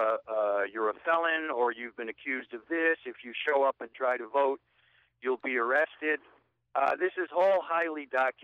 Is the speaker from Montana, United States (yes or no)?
no; Catskill, New York, United States; I grew up in Catskill, New York, where race relations were excellent.